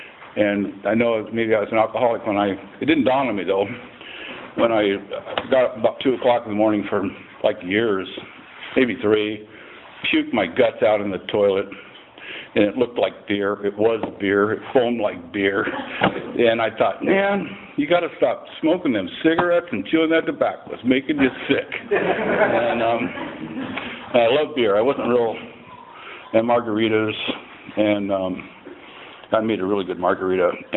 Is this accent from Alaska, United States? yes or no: no; Duarte, California, United States; born there; I was born in Duarte, California, which is a really nice place till now when it's smogged out and a big mess.